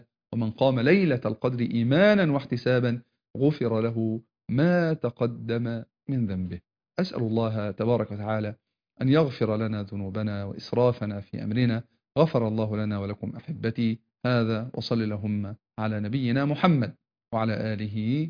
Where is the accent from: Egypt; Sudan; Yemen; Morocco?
Egypt; احنا كشعب مصري كده شعب دمه خفيف،